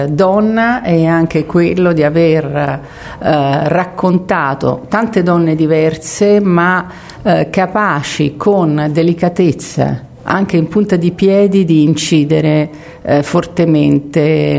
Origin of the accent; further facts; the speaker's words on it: Bolsena, Lazio, Italy; Certo, perché sono cresciuta a Bolsena.